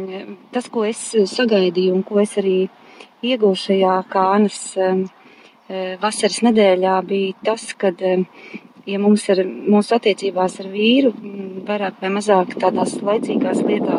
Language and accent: Latvian; Krimulda, Vidzeme, Latvia; Mēs esam no Krimuldas, dzīvojam Krimuldā, piederam Siguldas katoļu draudzē.